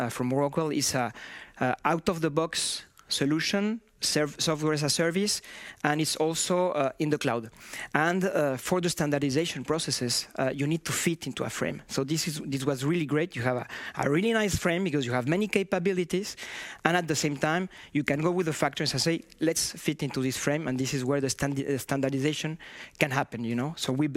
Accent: Mexico; moved away as an adult; now in France; I always like to say that I'm Mexican. And so I was born in Mexico, and since I was a little boy, I used these pens

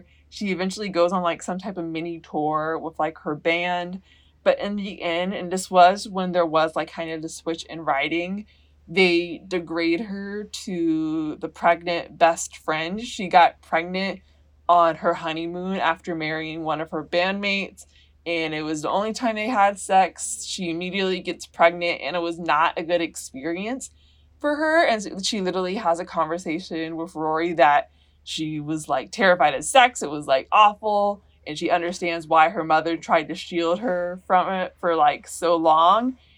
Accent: Georgia, United States; like I'm from Georgia, which isn't the most diverse place in the world.

